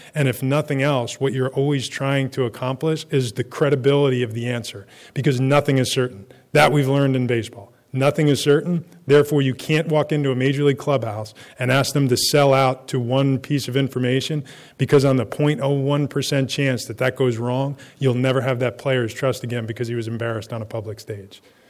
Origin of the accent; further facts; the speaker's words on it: Toms River, New Jersey, United States; I am from Toms River, New Jersey, just up the road.